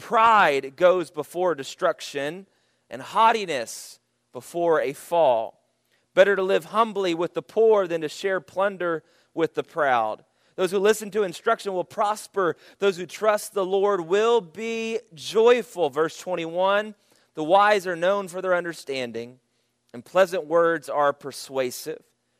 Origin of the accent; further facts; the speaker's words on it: Texas, United States; I was born and raised in Texas, but she was born and raised in Nevada.